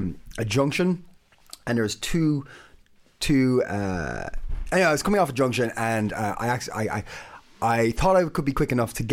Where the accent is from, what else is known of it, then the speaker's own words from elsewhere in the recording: Ireland; now in Copenhagen, Denmark; I'm Irish, Marius is Danish, Abby's not here, but Abby's American